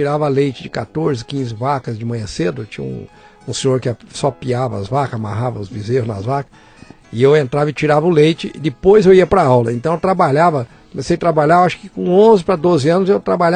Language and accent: Portuguese; Barretos, São Paulo, Brazil; Eu cresci em Barretos.